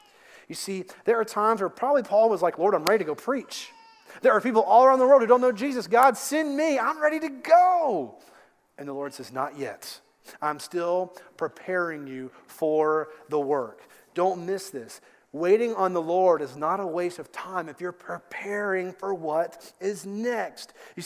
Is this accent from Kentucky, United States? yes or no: yes; Lexington, Kentucky, United States; You know, growing up in Lexington, Kentucky, I was born and raised there.